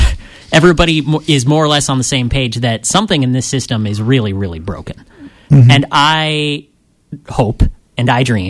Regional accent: Reading, Pennsylvania, United States; I come from a family of Republicans. I come from Reading, which is a very, very Republican place.

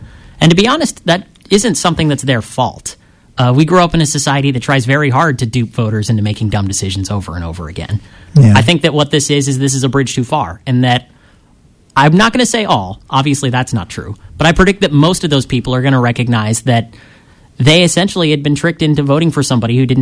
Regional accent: Reading, Pennsylvania, United States

